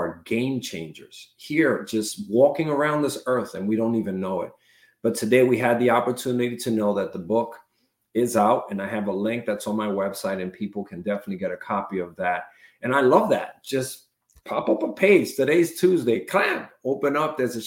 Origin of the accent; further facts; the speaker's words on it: Connecticut, United States; first time me and you spoke on the phone, let it be that we're both from Connecticut.